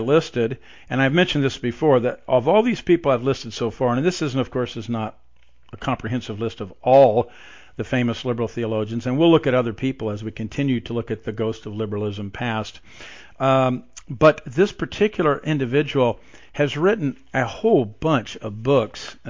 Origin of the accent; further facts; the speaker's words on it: Evansville, Indiana, United States; Robert Funk is from my hometown in Evansville, Indiana.